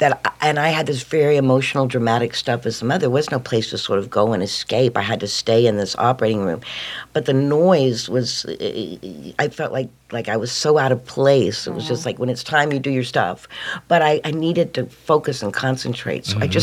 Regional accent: Tennessee, United States; back even in my hometown in Tennessee

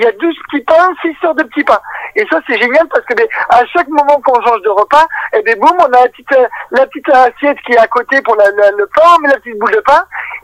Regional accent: France; vu qu'on est français, il n'y a pas un repas sans fromage.

